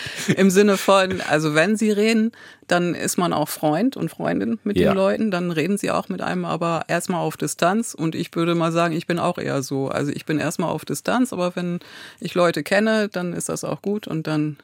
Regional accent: Steenfelde, Lower Saxony, Germany; Ostfriesland hat mich geprägt und ich war gerade letztes Wochenende in Leer, weil es zieht mich dann doch immer wieder dahin in meine alte Heimat. Also die Wurzeln liegen eindeutig da, werden auch immer da bleiben.

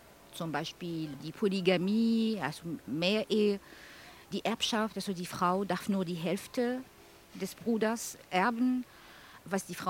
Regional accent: Algeria; now in Hamburg, Germany; Ich komme aus Algerien.

